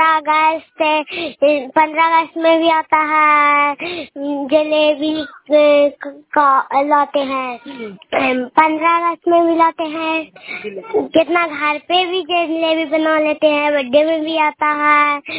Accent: Ahiyatpur, Bihar, India; मैं नालंदा जिला के रहने वाली हूँ। मैं गुड़ापुर पंचायत से बोल रही हूँ। मेरा गाँव है अहियातपुर।

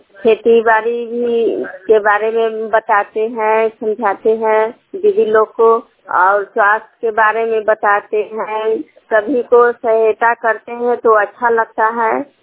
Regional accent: Sirsa Biran, Bihar, India; सिरसा बिरन के रहने वाले हैं।

